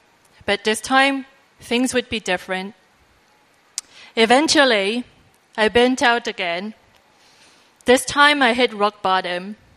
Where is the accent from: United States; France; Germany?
France; now in Hong Kong; I was born and raised in France and have been living in Hong Kong for a little bit more than 7 years now. I am new to Christianity